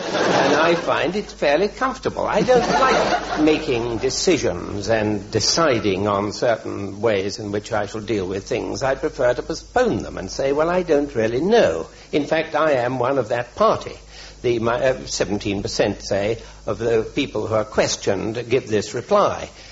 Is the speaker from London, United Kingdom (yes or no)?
no; West Midlands, United Kingdom; No, it isn't. I come from Shropshire, and it doesn't.